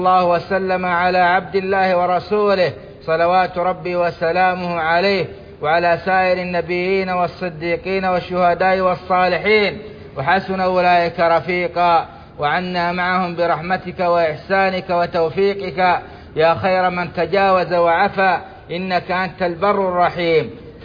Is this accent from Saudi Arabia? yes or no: yes; Saudi Arabia; ومن أشهر تلك الدول بلادنا السعودية، التي منعت تلك المخدرات من ديارها خوفا على مواطنيها